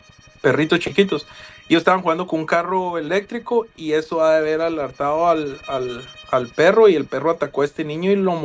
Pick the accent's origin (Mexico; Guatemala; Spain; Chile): Guatemala; moved away as an adult; uno en Guatemala, yo en mis 18 años de vivir ahí